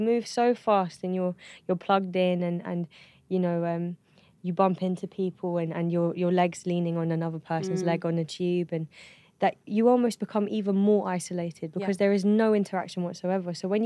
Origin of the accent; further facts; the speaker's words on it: London, United Kingdom; I'm from an area that provided me with that sense of community. You know, I grew up in South London. South London's known to have a huge community of ethnic minorities.